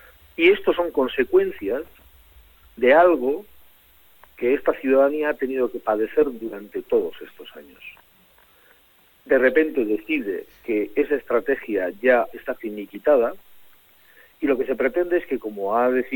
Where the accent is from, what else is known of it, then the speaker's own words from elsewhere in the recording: Ondarroa, Basque Country, Spain; Yo soy de Ondarroa, por lo tanto, en estas situaciones, según qué tipo de cosas se dicen, pues hay que tener mucho cuidado